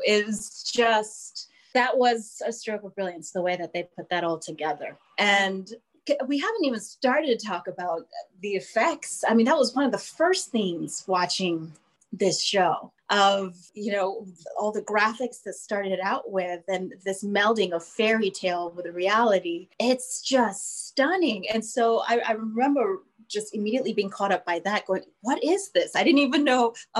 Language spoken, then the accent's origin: English; Nigeria; Because I'm from Nigeria and I'm sitting here watching this and completely identify